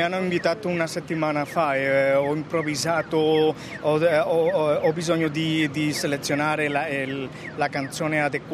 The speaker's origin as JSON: {"language": "Italian", "town": "Madrid", "region": "Community of Madrid", "country": "Spain", "second_language": "Italian", "lives_now": "United States", "said": "anche io sono spagnolo, sono da Madrid ma abito negli Stati Uniti"}